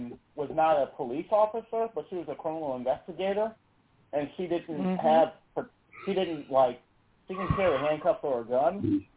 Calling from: Salisbury, Virginia, United States; No, I don't. I'm from Salisbury, Virginia.

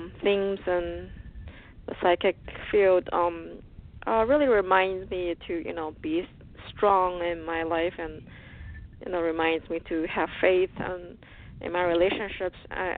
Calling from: Pennsylvania, United States; I'm from Pennsylvania.

